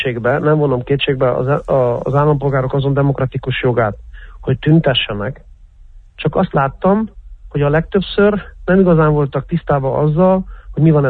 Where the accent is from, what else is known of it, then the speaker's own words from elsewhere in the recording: Cluj-Napoca, Cluj County, Romania; mind a ketten kolozsváriak vagyunk, rég ismerjük egymást